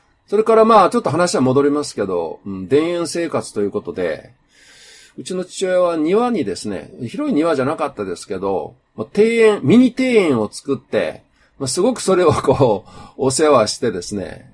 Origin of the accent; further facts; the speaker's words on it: Kansai, Japan; 私はさっき言ったように、阪急宝塚沿線に生まれ育ったんですけれども